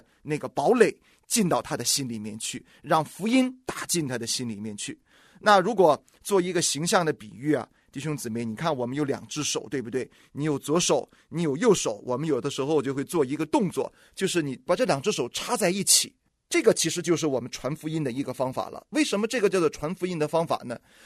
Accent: China; 这个特别是我们中国人呢，我们中国人的文化呢是有一个特点的，这个特点就叫做实用主义。

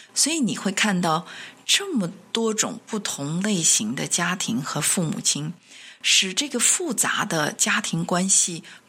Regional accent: China; 家家有本难念的经，这是我们中国人的老话。

